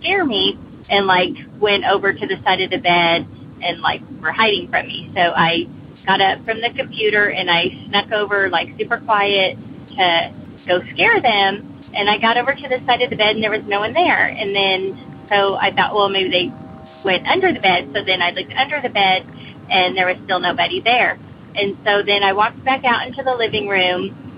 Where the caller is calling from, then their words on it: Virginia, United States; I'm calling from Southwestern Virginia.